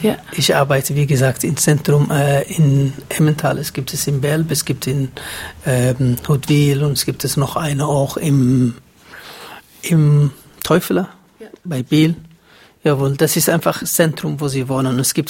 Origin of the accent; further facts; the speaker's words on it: Somalia; German is a second language; ich komme aus Südsomalien oder Somalien, ein Ort, wo Jahrzehnte Bürgerkrieg geherrscht hat.